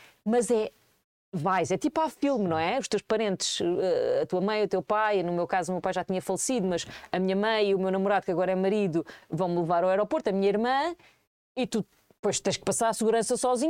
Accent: Portugal; moved away as an adult; o momento em que eu saí de Portugal pela primeira vez para ir viver para fora, esse marcou-me muito.

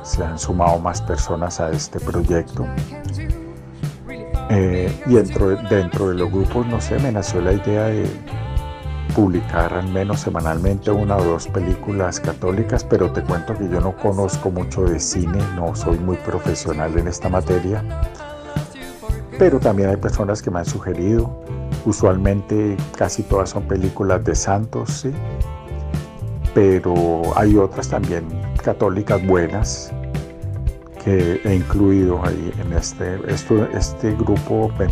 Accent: Colombia; moved away as an adult; now in Canada; nosotros nos vinimos de Colombia hace 10 años con mi esposa y mis 2 hijas. Somos refugiados acá en Canadá, el gobierno de Canadá nos acogió, nos dio refugio.

